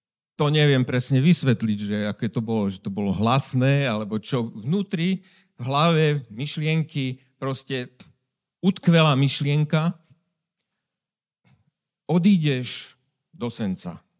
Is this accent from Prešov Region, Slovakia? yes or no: yes; Poprad, Prešov Region, Slovakia; born there; also born or lived in Bratislava; Narodil som sa v Poprade. Po strednej škole som odišiel študovať do Bratislavy. Tam som bol 5 rokov. Vrátil som sa naspäť k rodičom.